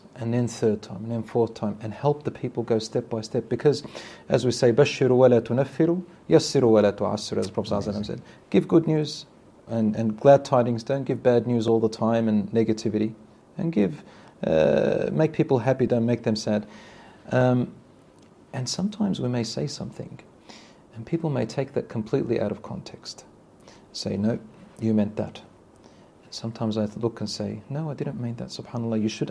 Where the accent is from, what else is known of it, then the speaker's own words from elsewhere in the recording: Australia; I was raised in Australia, in the West